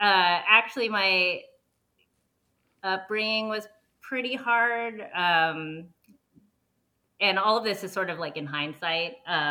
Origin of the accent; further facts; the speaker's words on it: San Francisco, California, United States; moved away; also born or lived in Daly City; Born and raised in San Francisco. And then when I started high school, my parents moved to a small suburb south of San Francisco called Daly City.